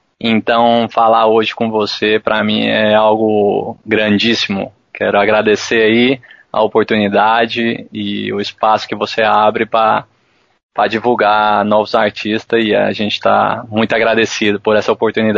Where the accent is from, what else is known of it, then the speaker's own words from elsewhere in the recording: Goiânia, Goiás, Brazil; Eu sou natural de Goiânia, né? Então, o reggae em Goiânia é algo mais difícil ainda de se viver.